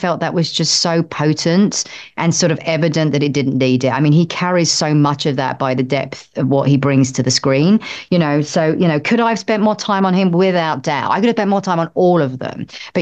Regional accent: United Kingdom; I'm British.

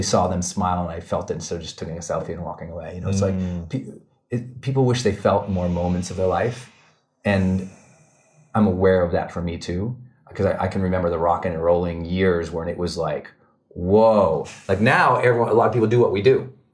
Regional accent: Montana, United States; And I know this sounds very Zen master, but I'm from Montana. We're outdoor people, okay?

